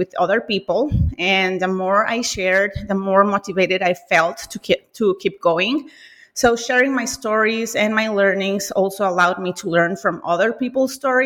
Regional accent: Monterrey, Nuevo León, Mexico; I'm Mexican. I was actually born and raised in Monterrey, Mexico.

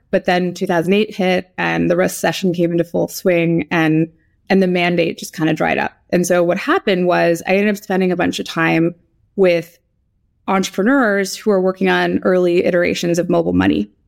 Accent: Solana Beach, California, United States; So I grew up in Solana Beach, which is a little town in North County, San Diego.

